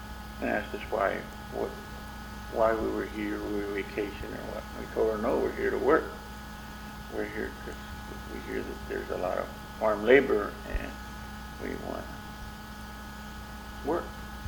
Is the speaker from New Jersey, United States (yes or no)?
no; Edna, Texas, United States; born there; I was born in Edna, Texas, February